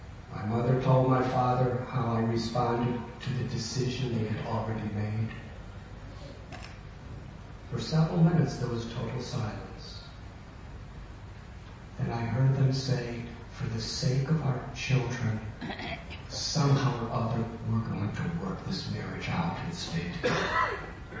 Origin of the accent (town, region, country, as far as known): Illinois, United States; born or raised there